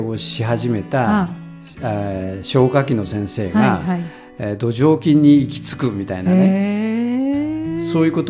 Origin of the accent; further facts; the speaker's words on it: Shizuoka, Japan; そうです、静岡生まれで静岡育ち。